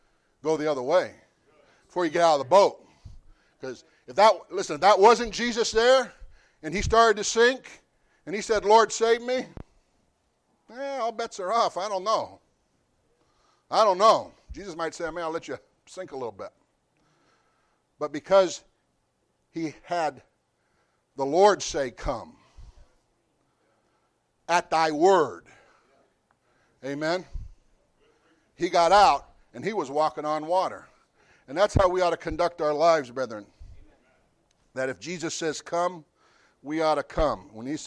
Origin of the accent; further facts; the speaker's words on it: California, United States; born there; now in Rhode Island, United States; I am in Rhode Island. Now, I didn't even know what Rhode Island was. I was born in California. And I didn't see grass till I was like 20.